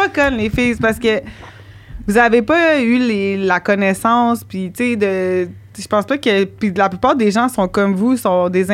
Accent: Montreal, Quebec, Canada; vu que j'ai grandi à Montréal, tu sais, c'est sûr qu'ils savent que je viens pas de là-bas, là.

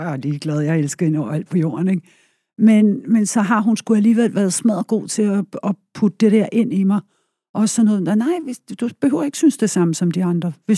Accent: Albertslund, Capital Region of Denmark, Denmark; also born or lived in Copenhagen; Jeg er vokset op i Albertslund og Bryggen.

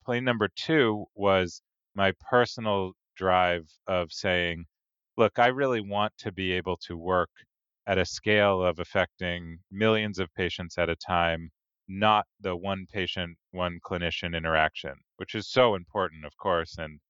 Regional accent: Boston, Massachusetts, United States; now in New York, United States; I'm a huge fan of Boston. I'm a now New Yorker who still carries my Boston allegiances. Grew up as the youngest of three boys.

